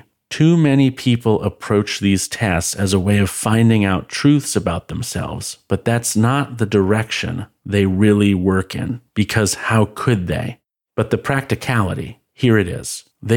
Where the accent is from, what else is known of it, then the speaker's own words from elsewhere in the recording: United States; now in United Kingdom; in the same way that my British neighbors understand that when I say I'm American, that I probably call chips fries and crisps chips.